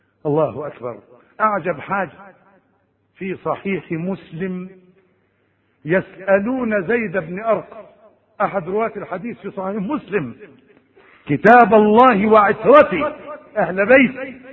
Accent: Egypt; لها مقام كبير عندنا في مصر

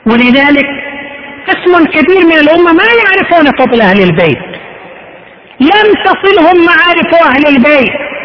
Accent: Qatif, Eastern Province, Saudi Arabia; حتى كان يوزع في المحكمة ايضا عندنا في القطيف

